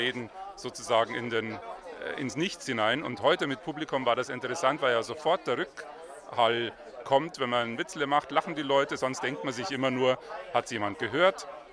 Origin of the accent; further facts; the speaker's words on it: Munich, Bavaria, Germany; ich komme aus München